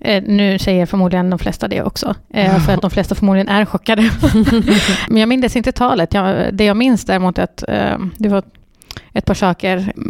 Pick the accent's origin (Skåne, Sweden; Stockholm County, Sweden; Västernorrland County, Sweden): Skåne, Sweden; Malmö; accent: Malmö dialect; jag är uppvuxen i Rosengård i Malmö.